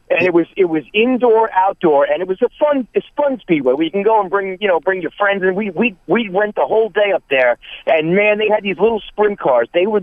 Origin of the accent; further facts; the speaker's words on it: Manhattan, New York, United States; Yeah, man, I was born and raised in Manhattan, you know, I'm pretty much all over the place, out to Queens, a little bit upstate New York